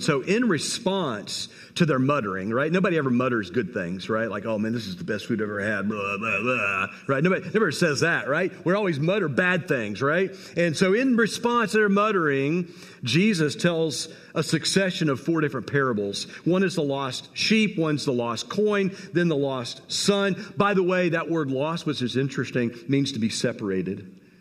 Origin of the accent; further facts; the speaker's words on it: Indiana, United States; I am an Indiana fan because I come from Indiana